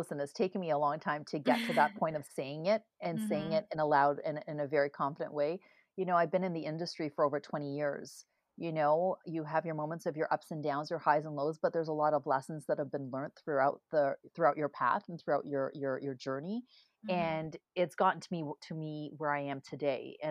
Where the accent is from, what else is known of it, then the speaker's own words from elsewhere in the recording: Canada; Well, I'm Canadian. I grew up in Canada. I went to school here. I have a very large family